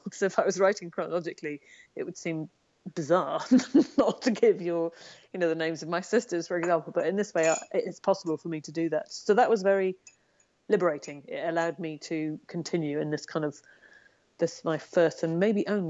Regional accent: Northern Ireland, United Kingdom; born there; I was born in Northern Ireland and then I went to school

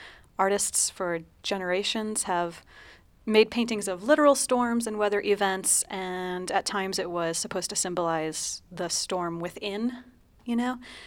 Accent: St. Louis, Missouri, United States; also born or lived in New Mexico; I grew up here in St. Louis. I moved away for the first time to 65 acres in northern New Mexico.

